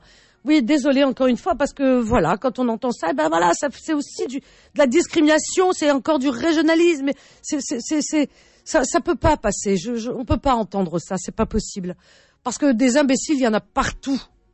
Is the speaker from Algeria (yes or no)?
yes; Cherchell, Tipaza Province, Algeria; non, non, je suis de Cherchel